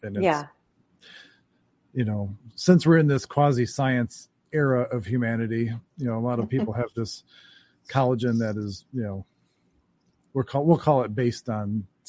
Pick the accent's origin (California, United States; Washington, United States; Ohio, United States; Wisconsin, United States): Ohio, United States; Cleveland; born there; When I grew up in a Southern family, and I was the first one kind of born outside of the South. I was born in Cleveland, Ohio.